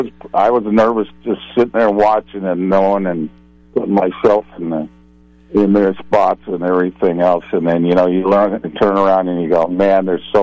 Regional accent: Pasadena, California, United States; So even though I grew up in Los Angeles, Pasadena, California

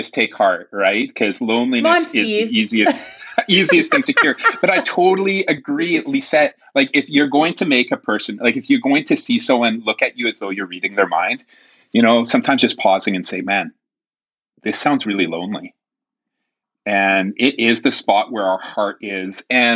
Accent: Manitoba, Canada; Hey, I am from Southern Manitoba. I've spent most of my life here. Which is in Canada, the Great White North.

